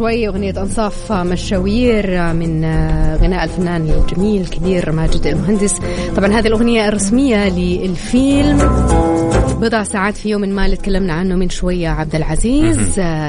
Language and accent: Arabic; Taif, Makkah Province, Saudi Arabia; وأنا عاد بنت الطائف